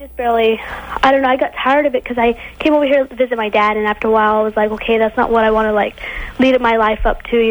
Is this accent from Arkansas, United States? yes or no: no; Texas, United States; I'm from Texas, and she won't talk to me.